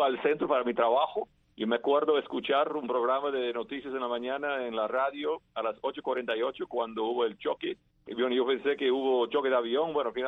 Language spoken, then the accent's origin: Spanish; United States; yo como norteamericano entendí